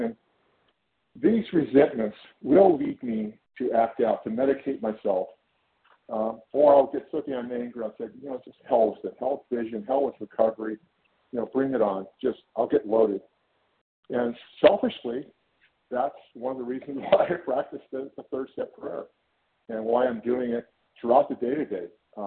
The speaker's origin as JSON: {"language": "English", "region": "California", "country": "United States", "said": "I'm from California."}